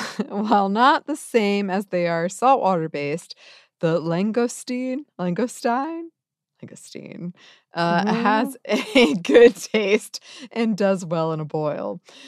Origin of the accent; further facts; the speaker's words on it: Ohio, United States; Growing up in Ohio, we actually had a lot that grew in the creek behind us.